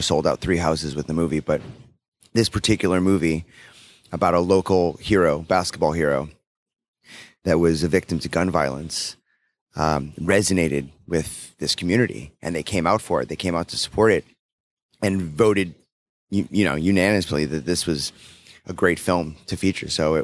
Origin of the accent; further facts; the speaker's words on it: North Dakota, United States; making films in my home state of North Dakota, which I've been working on legislation for.